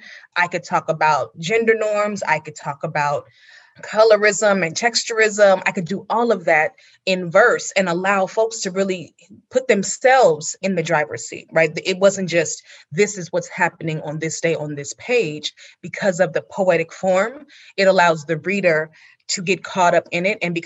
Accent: California, United States; my own childhood memories growing up in California.

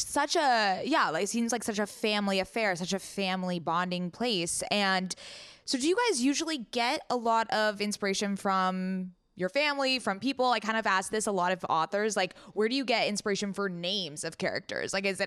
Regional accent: San Diego, California, United States; I am actually from San Diego, born and raised.

